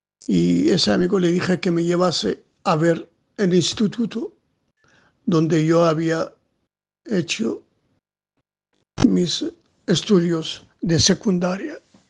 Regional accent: Dakhla, Western Sahara; Nací en Villa Cisneros, en el Hospital Español de Villa Cisneros.

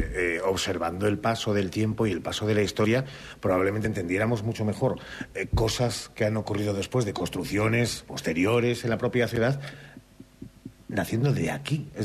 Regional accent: Salamanca, Castile and León, Spain; somos los salmantinos, los que aquí pacemos, aquí vivimos y desconocemos

